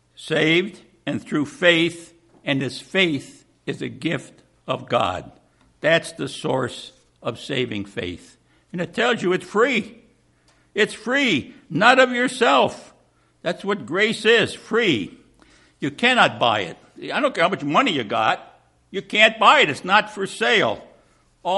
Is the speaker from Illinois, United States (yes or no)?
yes; Chicago, Illinois, United States; I come from Chicago, and, you know, so all the priests, all my friends were Catholic